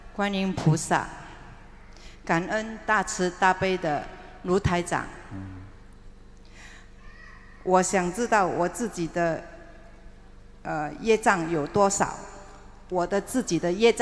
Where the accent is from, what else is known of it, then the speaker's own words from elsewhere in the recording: Singapore; 我是新加坡人。